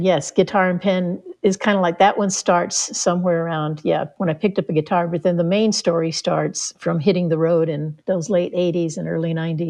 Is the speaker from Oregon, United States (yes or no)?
no; San Antonio, Texas, United States; moved away as an adult; also born or lived in New Mexico; I grew up in San Antonio, Texas, but I left to go move to northern New Mexico going in my early 20s.